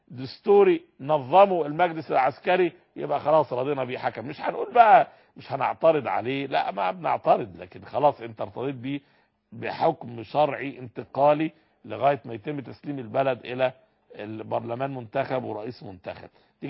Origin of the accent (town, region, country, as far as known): Egypt